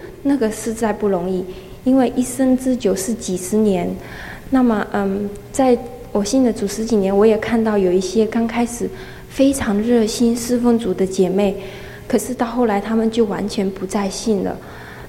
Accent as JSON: {"language": "Chinese", "country": "Hong Kong", "lives_now": "United States", "said": "我从香港来，然后我现在在阿拉巴马大学念本科"}